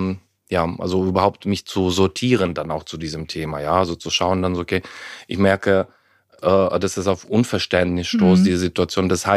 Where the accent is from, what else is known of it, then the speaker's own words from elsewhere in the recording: Ukraine; German is a second language; ich bin ja in der Ukraine aufgewachsen, damals noch in der Sowjetunion